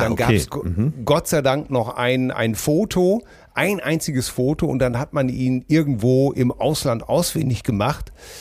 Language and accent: German; Gouda, South Holland, Netherlands; German is a second language; moved away as an adult; now in Bönen, Germany; Bin Holländer, geboren in Gouda. Ja, sicher, das ist aber kein Witz jetzt, ne? Wohne mittlerweile seit 25 Jahren hier, arbeite und lebe integriert, happy in Deutschland.